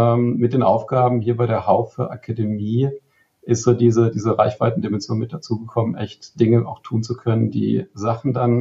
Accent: Hesse, Germany; born or raised there; also born or lived in Bavaria / Ruhr

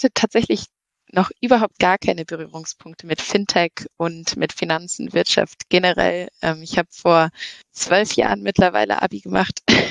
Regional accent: Berlin, Germany; Ich komme aus Berlin und sitze tatsächlich gerade auch in Berlin.

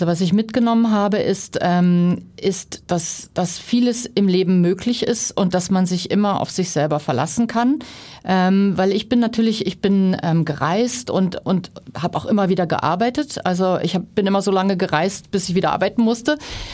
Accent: Berlin, Germany; moved away as an adult; now in United States; Ich bin mit 18 ausgewandert. Ich bin Berlinerin ursprünglich. Und ich bin im Westberlin aufgewachsen. Das war ja so die Mauerstadt, also die Insel.

